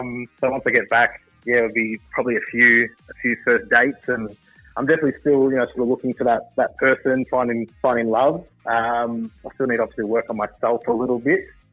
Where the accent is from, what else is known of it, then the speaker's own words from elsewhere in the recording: Melbourne, Victoria, Australia; I'm from Melbourne, yes.